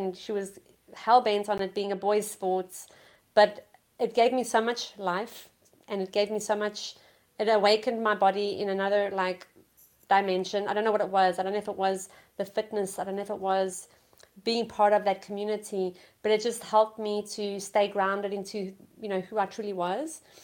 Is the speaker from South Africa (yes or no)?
yes; South Africa; born and raised in South Africa.